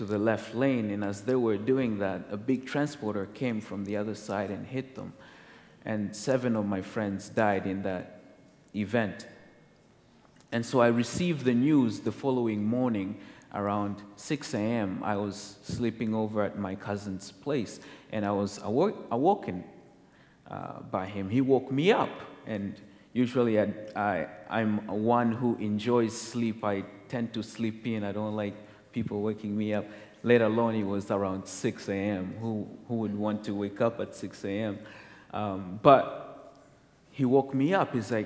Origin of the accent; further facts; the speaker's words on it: New Brunswick, Canada; also born or lived in Congo; My native country is Congo, but I grew up in New Brunswick